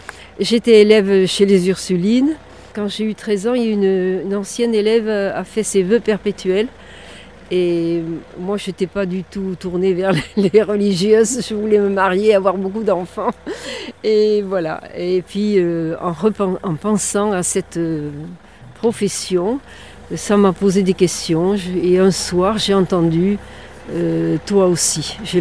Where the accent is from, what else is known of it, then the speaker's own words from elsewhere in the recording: Auch, Occitanie, France; après on m'a envoyée à Auch, qui est mon pays d'origine.